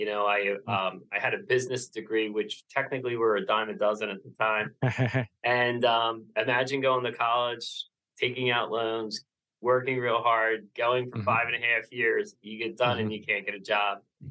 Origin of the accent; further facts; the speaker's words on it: Philadelphia, Pennsylvania, United States; I'm from the Philadelphia area.